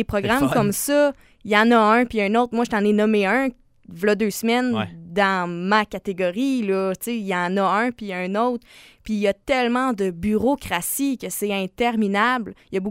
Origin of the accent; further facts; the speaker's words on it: Quebec, Canada; C'est savoir, c'est qu'est-ce qu'on veut en tant que Québécois pour les agriculteurs